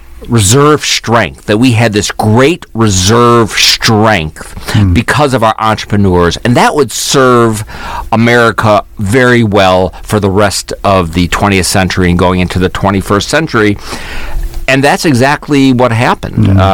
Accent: Chicago, Illinois, United States; Well, I'm from the Chicago area, Chicago suburbs, kind of a working class neighborhood.

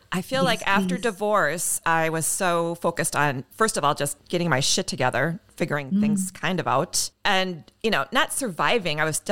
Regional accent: Midwest, United States; And I'm a Midwesterner. We like the rules.

